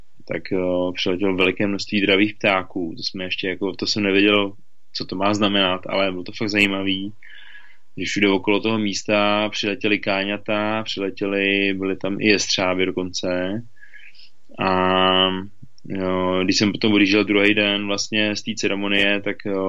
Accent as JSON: {"language": "Czech", "region": "Moravia", "country": "Czechia", "said": "já jsem z Moravy, že jo, ze Slovácka, vlastně z Valašska"}